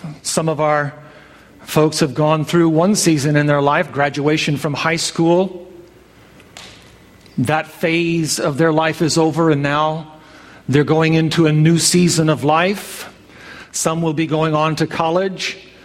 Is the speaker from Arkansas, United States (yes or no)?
yes; Arkansas, United States; now in California, United States; Back home where I was raised in Arkansas, we had the four seasons.